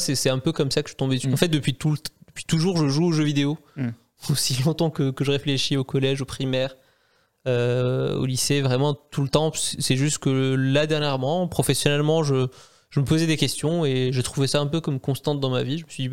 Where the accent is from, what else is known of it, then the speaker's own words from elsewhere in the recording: Algeria; born there; moi, par exemple, je suis né en Algérie